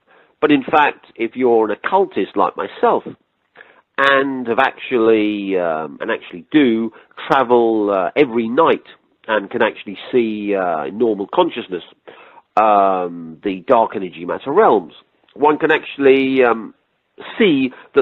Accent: United Kingdom; which we're using because I'm British, and all of the British magic has the basis of the Golden Dawn in it

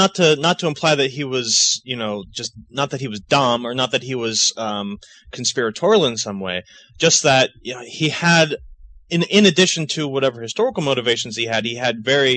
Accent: Cincinnati, Ohio, United States; like I'm from Cincinnati, and you know, when the census comes up, I don't have to go back to Cincinnati to register for that.

